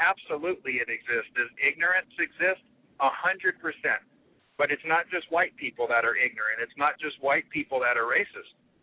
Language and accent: English; the South, United States; I grew up in the South.